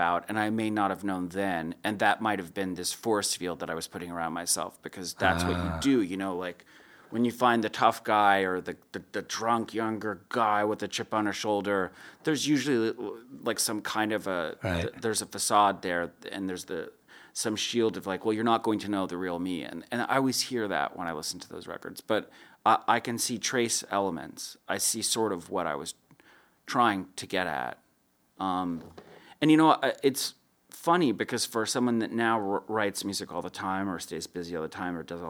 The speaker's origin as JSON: {"language": "English", "town": "Jacksonville", "region": "North Carolina", "country": "United States", "tie": "born or raised there", "lives_now": "Raleigh, United States", "said": "he was someone that I knew in my hometown of Jacksonville."}